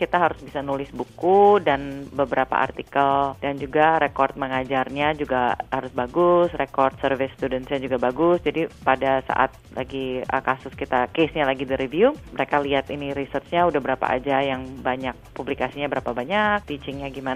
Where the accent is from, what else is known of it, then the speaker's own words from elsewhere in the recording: Indonesia; buat saya, lahir dan besar di Indonesia, terutama di budaya Jawa, saya melihat ketimpangan gender yang sangat kuat sekali. Jadi di kehidupan saya aja, sebagai perempuan Jawa